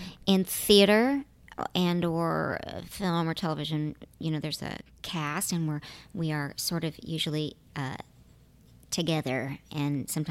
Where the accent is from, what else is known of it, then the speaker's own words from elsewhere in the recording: Oklahoma, United States; I had a breed called Keyshound, is what we had growing up in Oklahoma.